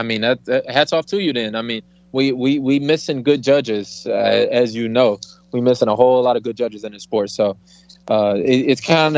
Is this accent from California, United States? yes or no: no; Detroit, Michigan, United States; I've always been a basketball fan, obviously, growing up in Detroit.